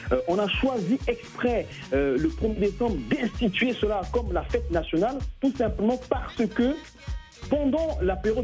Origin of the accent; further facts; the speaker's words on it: Bangui, Central African Republic; je suis né et grandi à Bangui, même si j'ai passé la moitié de ma vie ici et une autre moitié là-bas.